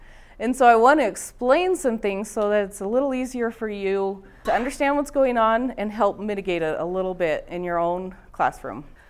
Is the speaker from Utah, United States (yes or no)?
yes; Morgan, Utah, United States; I'm from Morgan, Utah.